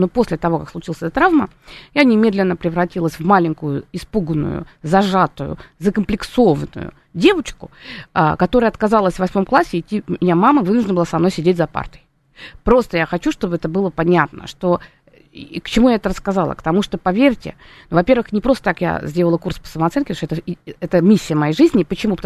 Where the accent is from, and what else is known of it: Moscow, Russia; born there